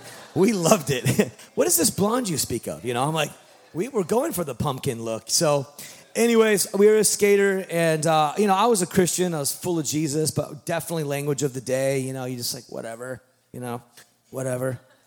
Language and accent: English; Sonoma, California, United States; That's where we grew up, in the tough streets of Sonoma, Napa, wine country.